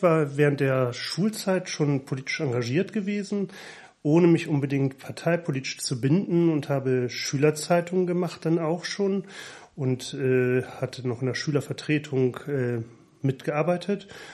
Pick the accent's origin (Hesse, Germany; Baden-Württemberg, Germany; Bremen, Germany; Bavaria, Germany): Bremen, Germany; Hab noch außerhalb von Bremen auch noch Verwandtschaft dann, aber schon gebürtiger Bremer, das trifft es auf jeden Fall und habe auch in Bremen studiert.